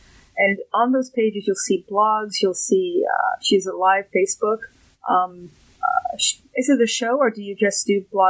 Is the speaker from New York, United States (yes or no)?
yes; New York, United States; because I'm a New Yorker formerly.